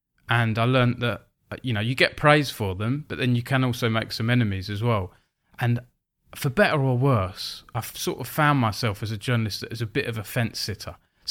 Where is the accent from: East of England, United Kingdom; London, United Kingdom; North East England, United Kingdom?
East of England, United Kingdom; Billericay; Yeah, I had a little game shop near me where I grew up in Billericay.